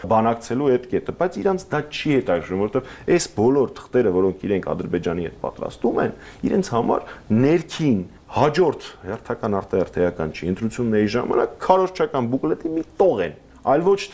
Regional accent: Armenia; ծնվել եմ եւ մեծացել եմ Հայաստանում եւ գիտեմ ով է իմ հարևանը

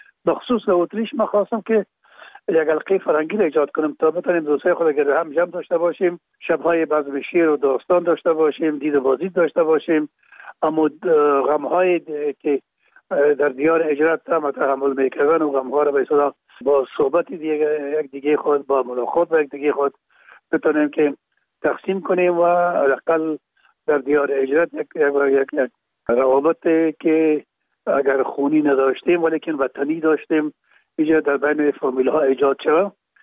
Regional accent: Kabul, Afghanistan; born or raised there

